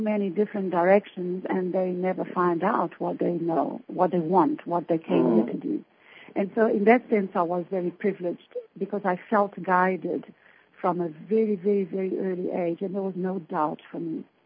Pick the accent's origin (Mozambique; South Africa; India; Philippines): Mozambique; growing up in Mozambique, you know, it was, and it still is, one of the poorest countries in the world.